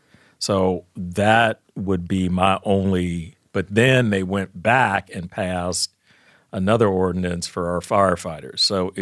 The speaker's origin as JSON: {"language": "English", "town": "Cincinnati", "region": "Ohio", "country": "United States", "tie": "born or raised there", "said": "Born and raised in Cincinnati, went to Roger Bacon High School, attended grade school at St. Francis Serif School downtown, went off to college at Carson Newman College"}